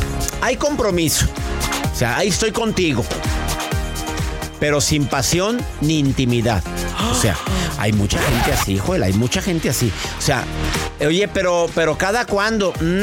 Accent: Mexico; En mi país, mi adorado México, 33% de las personas mayores de 18 años están solteras.

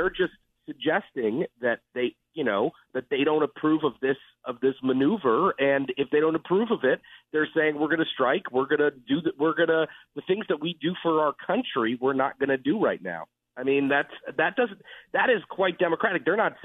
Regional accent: United States; Yes. Well, it's interesting to me as an American Jew and somebody with family in Israel and all those things.

